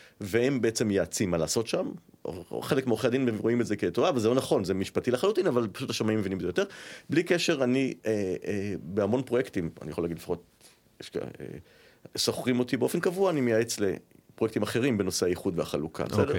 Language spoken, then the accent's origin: Hebrew; Givatayim, Tel Aviv District, Israel; לא, גדלתי בגבעתיים. היום אני בתל אביב, אבל גדלתי בגבעתיים.